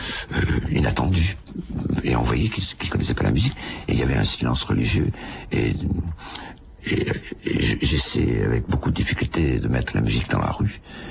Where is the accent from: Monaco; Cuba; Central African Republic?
Monaco; je donne ce concert sur la place du Palais du Prince à Monaco, parce que je suis monégasque, et puis sur la place Saint-Marc à Venise, parce que je suis à moitié italien.